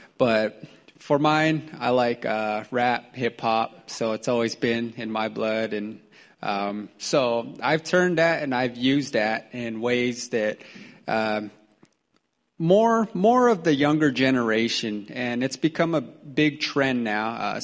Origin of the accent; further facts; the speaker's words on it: Arizona, United States; I haven't been home. I'm from Arizona, so I haven't been home in a long time